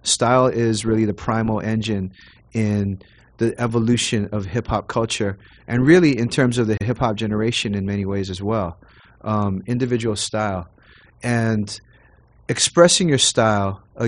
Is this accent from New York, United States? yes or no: no; Honolulu, Hawaii, United States; me growing up in Honolulu, Hawaii, could listen to and understand and immediately get.